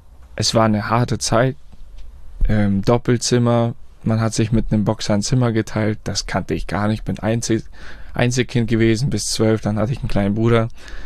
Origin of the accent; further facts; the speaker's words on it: Harrislee, Schleswig-Holstein, Germany; Ich bin hier in Flensburg, also ich komme aus Harrisley